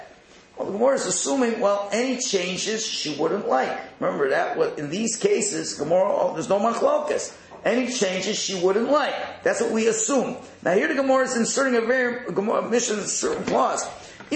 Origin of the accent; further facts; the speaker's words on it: Meaford, Ontario, Canada; The guy says, place I'm from Meaford, okay? Meaford, Ontario